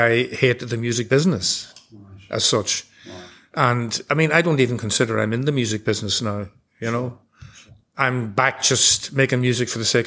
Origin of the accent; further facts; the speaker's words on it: Ireland; moved away as an adult; now in London, United Kingdom; And I felt that a lot just living as an Irish man in London, 69, 70, 71.